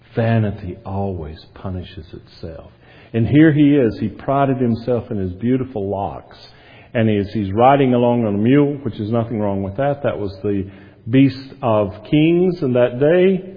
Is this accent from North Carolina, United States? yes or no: yes; North Carolina, United States; I'm from Wilkes County, North Carolina, the moonshine capital of the world.